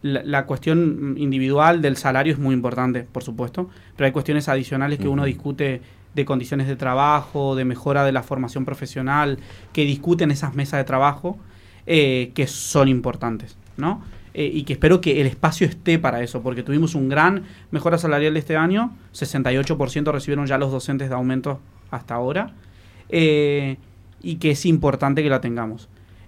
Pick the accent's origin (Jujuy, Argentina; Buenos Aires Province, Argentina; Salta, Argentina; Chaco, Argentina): Chaco, Argentina; Presidencia Roque Sáenz Peña; los dos somos de Esas Peñas.